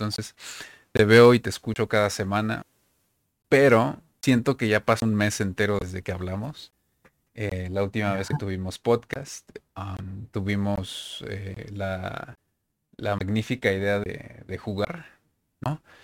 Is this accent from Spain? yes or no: no; Mexico; soy de México.